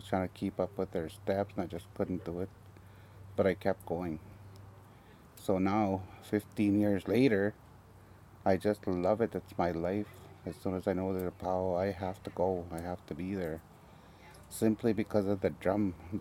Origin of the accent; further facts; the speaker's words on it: Little Saskatchewan, Manitoba, Canada; No, I'm not from Wei Wei. I'm from Little Saskatchewan. Where I grew up, there was at that time there was only like population of 500 people in Little Saskatchewan, and that is a Christian belt.